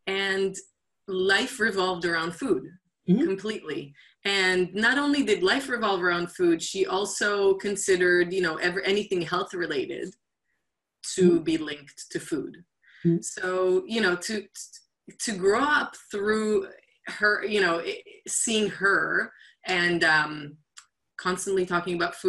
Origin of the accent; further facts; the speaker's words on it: Israel; I grew up in Israel. I was born in Israel and grew up there.